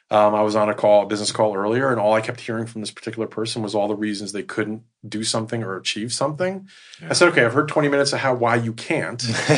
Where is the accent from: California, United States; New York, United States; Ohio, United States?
New York, United States; Born and raised in New York, amazing city. Once you're a New Yorker, you're always a New Yorker.